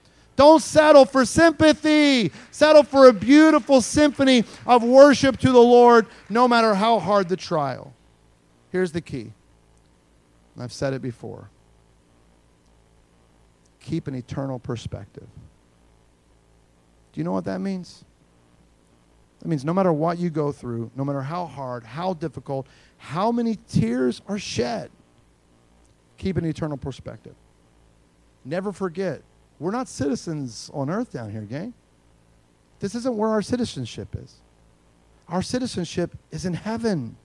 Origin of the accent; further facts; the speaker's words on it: Indiana, United States; I was just conversing with a guy over social media, somebody that I grew up with in Indiana.